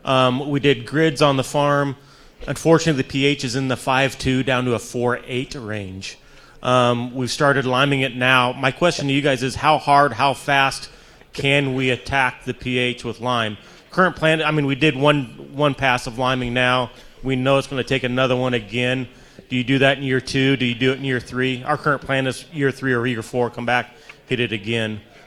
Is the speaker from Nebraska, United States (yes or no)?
yes; Nebraska, United States; from Nebraska.